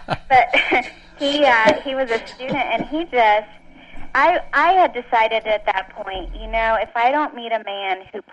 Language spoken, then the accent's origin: English; Greensboro, North Carolina, United States; I'm from Greensboro, North Carolina.